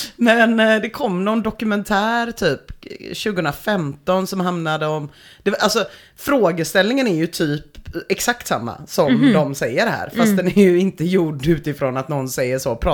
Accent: Gothenburg, Västra Götaland County, Sweden; accent: Gothenburg dialect; Bara att jag inte kan hemma något annat än göteborgska. Jag pratar bara lite mer göteborgska än vad jag gör i vanliga fall.

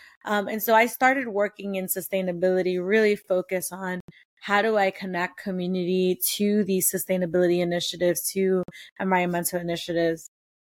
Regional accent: New York City, New York, United States; So I'm a native New Yorker. Like, I'm born and raised in New York. I'm going to probably die here.

